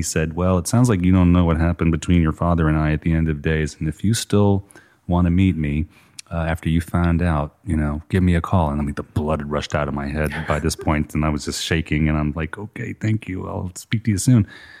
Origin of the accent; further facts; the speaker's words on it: Atlanta, Georgia, United States; growing up in Atlanta, I really didn't know many of them